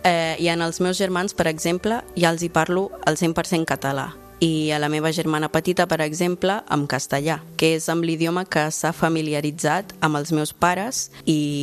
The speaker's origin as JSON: {"language": "Catalan", "region": "Catalonia", "country": "Spain", "tie": "born or raised there", "said": "He nascut a Catalunya, m'he educat aquí i en tots els entorns he parlat sempre català."}